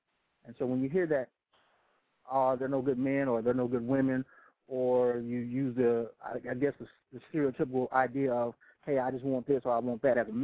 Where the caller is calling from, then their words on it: Maryland, United States; I'm calling from Maryland.